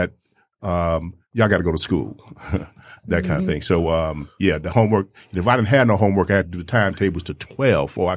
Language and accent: English; Chicago, Illinois, United States; I'm a native of Chicago. I grew up in West Englewood.